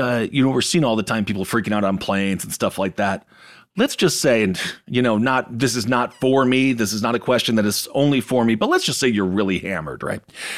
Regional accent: Wisconsin, United States; I'm from Wisconsin. So there's many, many people wake up in Wisconsin with a hangover

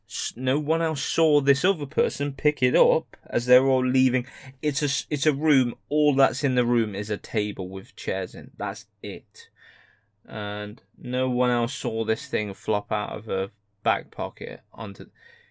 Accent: United Kingdom; they'll use the excuse that I'm British and can't pronounce bottle of water as the actual headline

